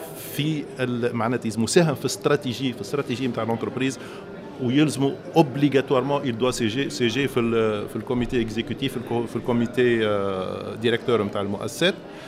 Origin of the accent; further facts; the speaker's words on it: Tunisia; تعرفوا المشاكل نتاع الانرجي عندنا في تونس توا